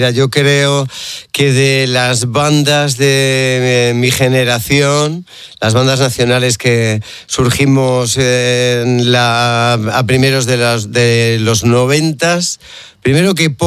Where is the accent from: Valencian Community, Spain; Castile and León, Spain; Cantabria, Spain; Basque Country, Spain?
Castile and León, Spain; Valladolid; como vallisoletano